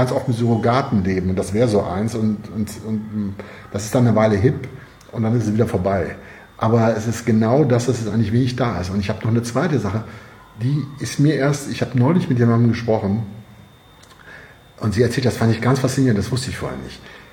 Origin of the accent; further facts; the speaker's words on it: Cologne, North Rhine-Westphalia, Germany; ich komme vom Rhein, ich komme aus Köln.